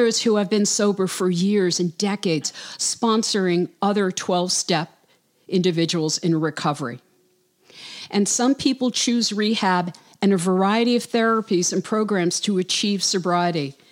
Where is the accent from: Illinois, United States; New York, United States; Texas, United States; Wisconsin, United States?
New York, United States; Brooklyn; Timo Ellis, he is on the line from Brooklyn, New York, my hometown.